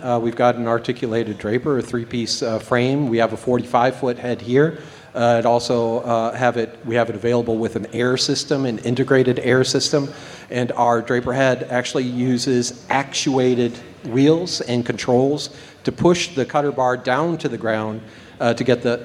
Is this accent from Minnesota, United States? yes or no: no; Chebanse, Illinois, United States; also born or lived in Kankakee, United States; I was born in Kankakee, Illinois, and raised out in the country in Chabance, Illinois.